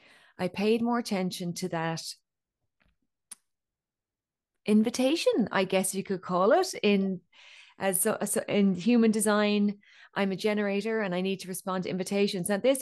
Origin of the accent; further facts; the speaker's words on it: Ireland; And I'm Irish, so it isn't uncommon to have the local farmer in the local pub sing a song